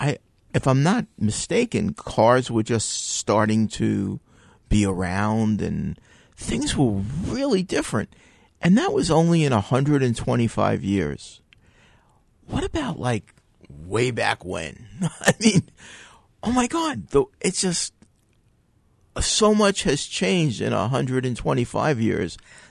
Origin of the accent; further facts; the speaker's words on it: Oceanside, New York, United States; growing up in Oceanside, when I was like 10 years old